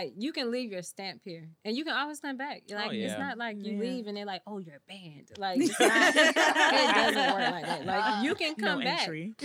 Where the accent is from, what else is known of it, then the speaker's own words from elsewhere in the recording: Jacksonville, Florida, United States; And I'm from Jacksonville myself. I haven't been here my whole life. I've been here. I've been back for a while